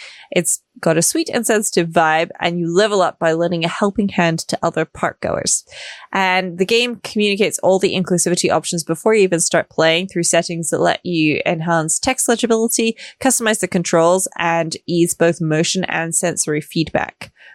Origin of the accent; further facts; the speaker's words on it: United Kingdom; I'm going to call it football, not soccer, because I'm British.